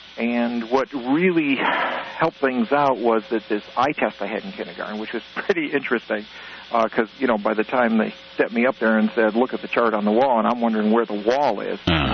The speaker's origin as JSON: {"language": "English", "town": "Waterbury", "region": "Connecticut", "country": "United States", "tie": "born there", "said": "I was born in Waterbury, Connecticut, which was an industrial town, and I was born legally blind."}